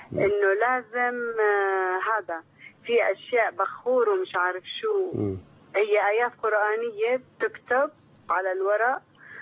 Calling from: Jordan; أنا من الأردن بحكي.

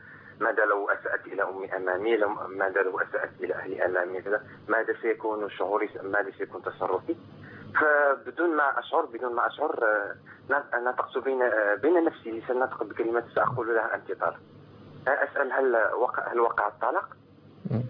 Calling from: Morocco; من المغرب.

